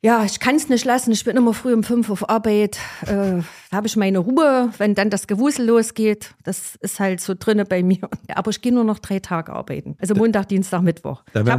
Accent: Germany; wir sind Deutsche

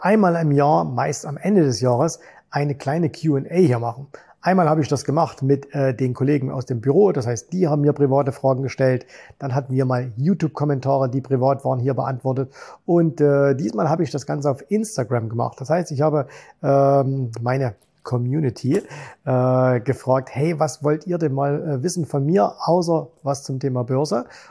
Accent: Zwickau, Saxony, Germany; moved away; Ich komme ja aus Zwickau, quasi am Rande des Erzgebirges. Ins Vogtland ist es nicht weit.

